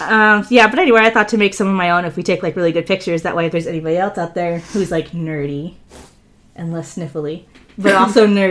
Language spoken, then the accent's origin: English; Florida, United States; well, then I'll just see every park in Florida, because I grew up in Florida.